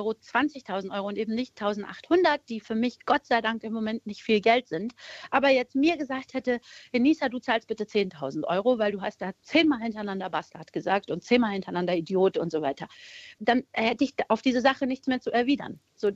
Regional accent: Germany; Ich bin Deutsche, ich bin hier aufgewachsen

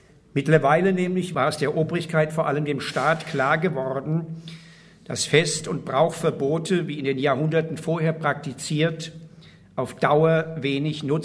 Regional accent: Mainz, Rhineland-Palatinate, Germany; gibt eine Beschreibung aus meiner Heimatstadt Mainz.

